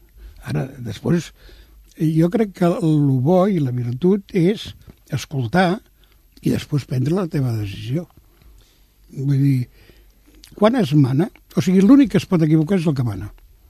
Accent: Catalonia, Spain; com a bon català, sempre volem el millor

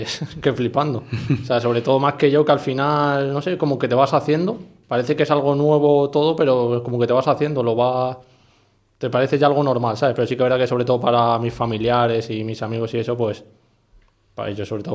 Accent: Alcorcón, Community of Madrid, Spain; also born or lived in Guadalajara; yo empiezo jugando al fútbol sala en Guadalajara, porque yo, bueno, nací ahí, pero a los 12 años me fui para Alcorcón y es verdad que, o sea, me considero más madrileño que de Guadalajara, la verdad.

